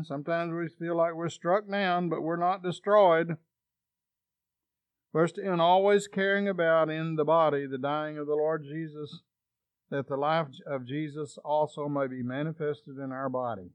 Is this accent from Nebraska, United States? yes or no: no; Texas, United States; I'm from Texas, so I'm just going to say, "Come out of there."